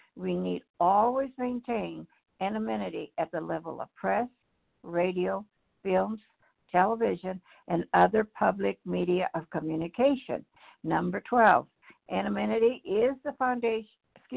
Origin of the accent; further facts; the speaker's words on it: Idaho, United States; I'm from Idaho.